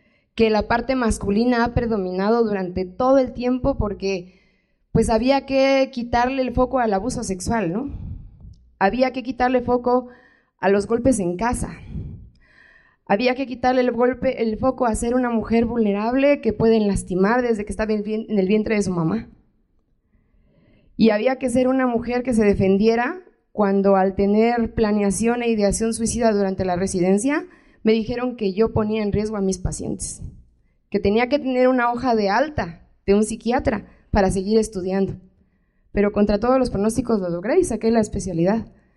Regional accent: Comitán, Chiapas, Mexico; A regresar a Comitán, a mi pueblo. Yo me voy a ir a Guadalajara a hacer la carrera, a Ciudad de México a ser alumna de la UNAM, a el posgrado, pero voy a regresar aquí. Y ya llevo 2 años viviendo en Comitán.

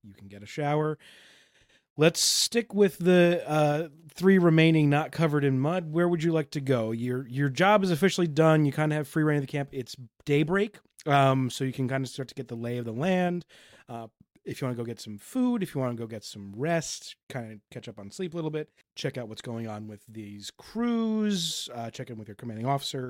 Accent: New York, United States; I'm from Long Island. I've never been to the outdoors.

